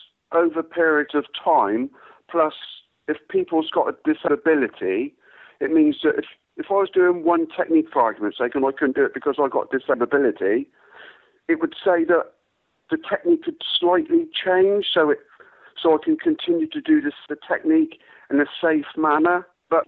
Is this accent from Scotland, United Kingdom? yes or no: no; Swindon, South West England, United Kingdom; Once I left there, I started doing karate in Swindon, my hometown.